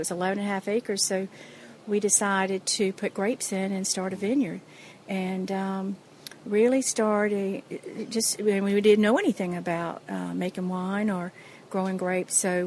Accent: Charleston, South Carolina, United States; And so when I grew up in the Charleston area, actually on John's Island

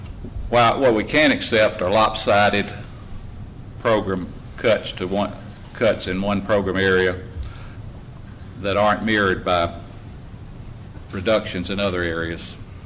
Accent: Canton, Mississippi, United States; from Canton, Mississippi. I'm a fourth-generation corn and soybean farmer

